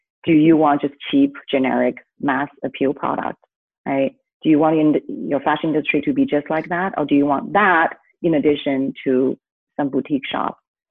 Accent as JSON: {"language": "English", "country": "China", "tie": "born or raised there", "said": "I think having grown up in China, having grown up in a society where it's fairly homogeneous, so I was quite lucky."}